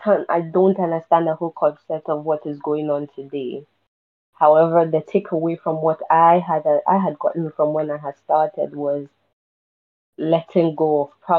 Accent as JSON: {"language": "English", "country": "Ghana", "said": "And I'm from Ghana, all the way from West Africa."}